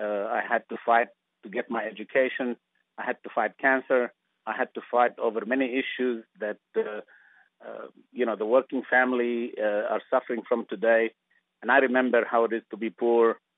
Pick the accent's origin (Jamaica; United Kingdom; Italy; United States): United States; And I think, as an American, I would like to put our country first.